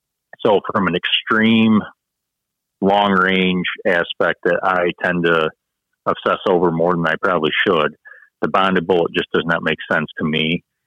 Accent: New York, United States; We're from New York.

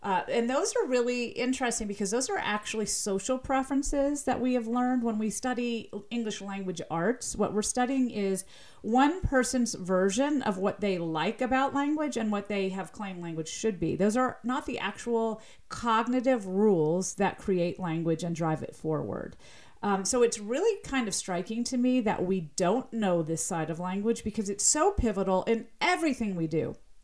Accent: the South, United States; accent: Southern

